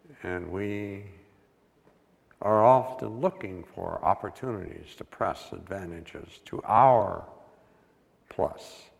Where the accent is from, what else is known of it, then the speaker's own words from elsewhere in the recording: West Virginia, United States; I grew up in West Virginia, out in the Eastern Panhandle, I was in a position where the bumper between the South and the North went right across our household.